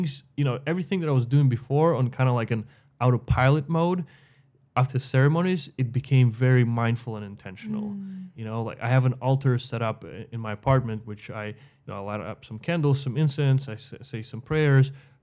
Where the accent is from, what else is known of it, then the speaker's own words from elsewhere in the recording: Ukraine; I was raised in Ukraine and in a pretty harsh environment, I would say, where there's a lot of competition.